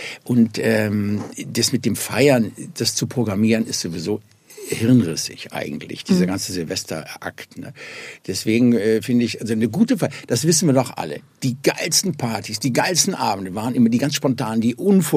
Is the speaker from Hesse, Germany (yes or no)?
no; Cologne, North Rhine-Westphalia, Germany; now in Berlin, Germany; ich bin aus Köln.